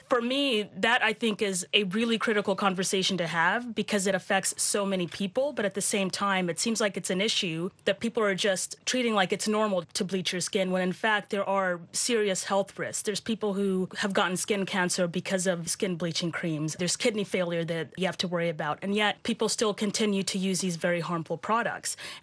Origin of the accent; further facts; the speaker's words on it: South Sudan; I'm from South Sudan, so we are one of the darkest people in the world.